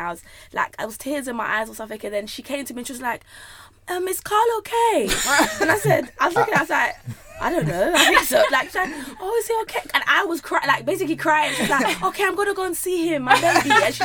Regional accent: Jamaica; I'm Jamaican

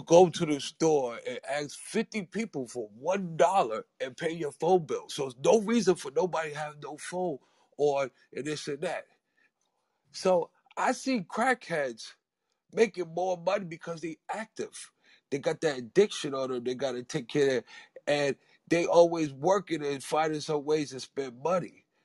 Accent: New York City, New York, United States; I'm from New York City, Harlem, New York City.

